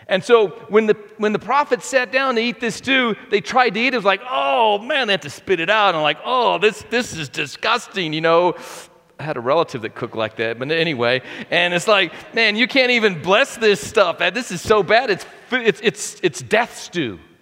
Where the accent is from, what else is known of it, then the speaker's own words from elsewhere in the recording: Lubbock, Texas, United States; People say, hey, where are you from? I like saying Lubbock, Texas, versus Baal Shalishah.